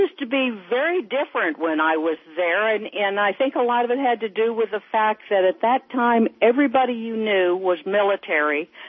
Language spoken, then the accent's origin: English; Pensacola, Florida, United States; I grew up in the 50s and 60s in junior high and high school, and I'm from Pensacola, which I know you're familiar with.